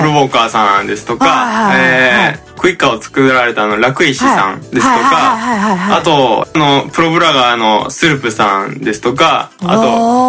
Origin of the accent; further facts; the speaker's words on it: Gifu, Japan; now in Okayama, Japan; あ、岡山生まれじゃないや出身岐阜ですけども、